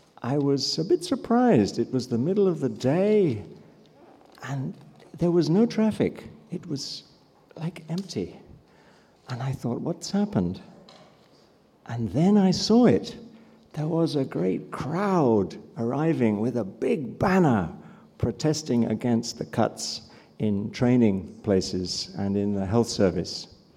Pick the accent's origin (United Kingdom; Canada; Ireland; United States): United Kingdom; London; born there; I was born in London